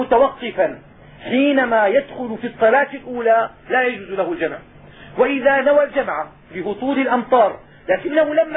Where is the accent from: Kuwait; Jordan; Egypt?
Kuwait; فما يفعله الناس اليوم هنا عندنا في الكويت